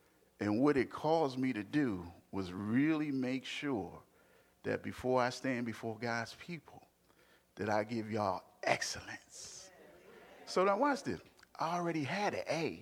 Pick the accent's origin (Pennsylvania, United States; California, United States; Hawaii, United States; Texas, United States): Pennsylvania, United States; Philadelphia; But I think they forgot I was from South Philly.